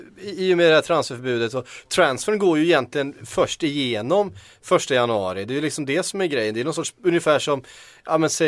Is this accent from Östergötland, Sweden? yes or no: yes; Östergötland, Sweden; accent: Östergötland dialect; min östgötska som smiter igenom ibland